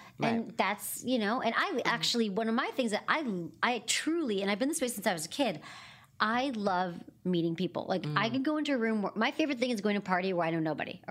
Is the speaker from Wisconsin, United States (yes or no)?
no; Michigan, United States; I don't care if you're like in Des Moines. I mean, I'm from Michigan.